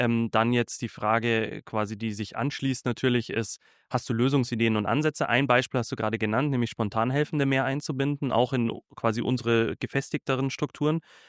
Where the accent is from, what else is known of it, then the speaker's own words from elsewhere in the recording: Bavaria, Germany; also ich komme ja aus Bayern